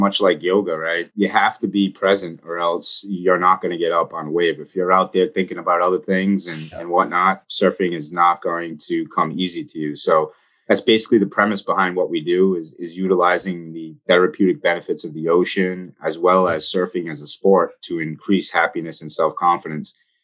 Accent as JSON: {"language": "English", "town": "Fall River", "region": "Massachusetts", "country": "United States", "tie": "born or raised there", "said": "Yeah, I was born and raised in Fall River, Mass."}